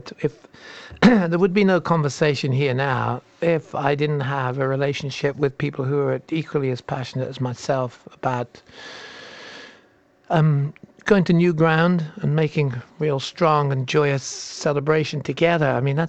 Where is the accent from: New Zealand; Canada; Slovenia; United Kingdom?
United Kingdom; now in United States; where I'm coming from as a British guy in another land.